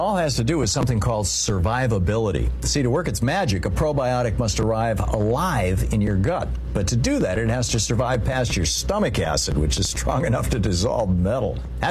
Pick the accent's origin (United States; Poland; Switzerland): United States; Michigan; I grew up in Michigan, and of course, we studied unions when I was in elementary school.